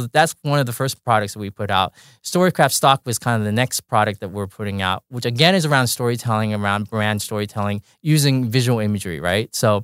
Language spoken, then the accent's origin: English; California, United States; Well, Rochelle and I are both Southern California people. I grew up in Orange County